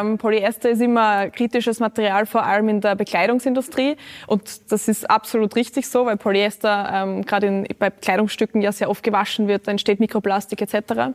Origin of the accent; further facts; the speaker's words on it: Styria, Austria; Ich hätte mir als kleines Mädchen in der Steiermark nie gedacht, dass ich jemals in einem Fernsehpodium sitzen darf.